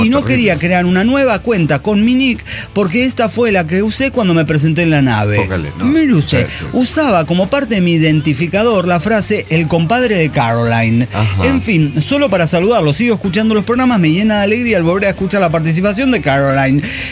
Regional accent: Pachuca, Hidalgo, Mexico; soy de Pachuca, Hidalgo.

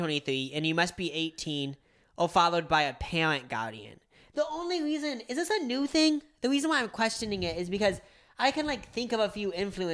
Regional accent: Watkins Glen, New York, United States; For Woodstock 50, it was almost held in Watkins Glen, New York, which is my hometown

